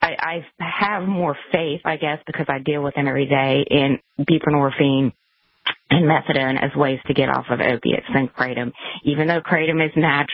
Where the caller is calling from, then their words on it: South Carolina, United States; South Carolina.